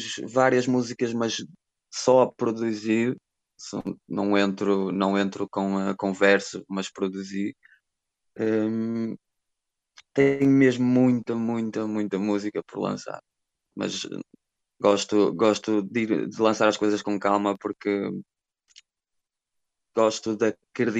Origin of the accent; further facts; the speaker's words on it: Aveiro, Portugal; é mais Aveiro do que Porto.